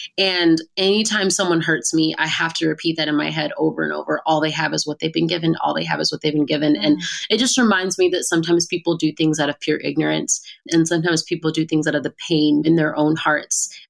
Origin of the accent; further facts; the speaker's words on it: Southern United States, United States; I grew up in the South and I'm Black and I'm really proud to be, you know, who I am, and I'm proud of my family and our culture.